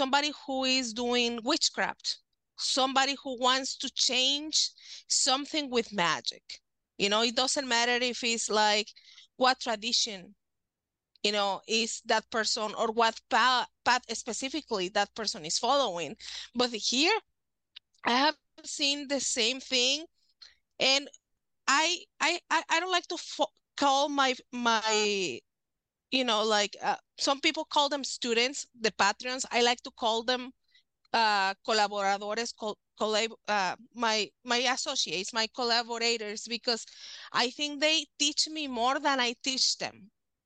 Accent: Mexico; English is a second language; moved away as an adult; also born or lived in California / Nevada / Michigan; now in United States; And I was born in Mexico. I was raised over there. And when I was 26, we immigrated here to the United States.

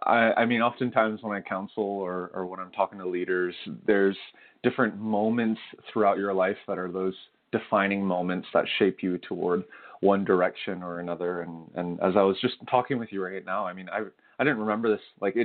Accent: Canada; so I'm Korean Canadian, and my parents immigrated to Canada in the 70s.

